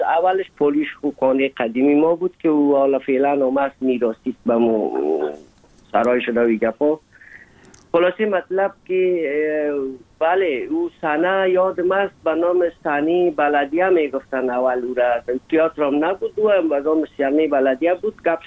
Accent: Afghanistan; moved away as an adult; سال 1990 از افغانستان اولین سفر آمدیم هندوستان

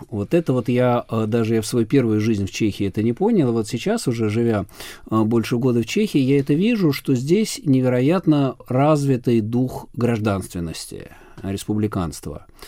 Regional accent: Moscow, Russia; я не из голодной губернии, я из Москвы как бы приехал

